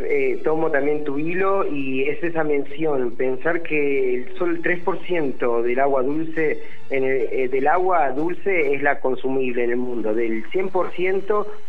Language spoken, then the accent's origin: Spanish; Argentina; Pero todos como argentinos debemos hoy más que nunca comprometernos